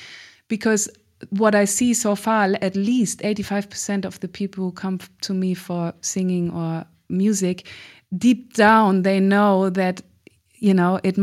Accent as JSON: {"language": "English", "country": "Germany", "said": "Many people ask me, where are you from? You're singing in Hebrew. I say, I'm German."}